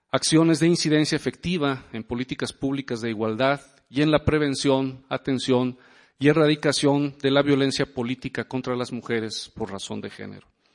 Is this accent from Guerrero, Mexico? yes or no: no; San Luis Potosí, Mexico; aquí veo algunas caras conocidas, allá de mi terruño de San Luis Potosí